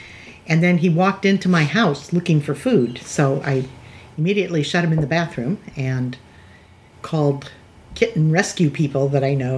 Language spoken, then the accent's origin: English; United States; I am such an American, you know.